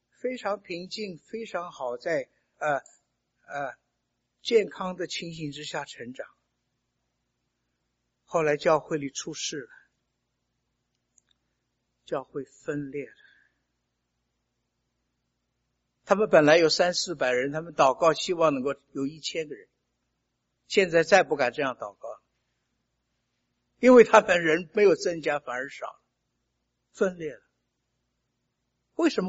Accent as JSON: {"language": "Chinese", "country": "China", "said": "你看我们中国人做字做得多么好啊"}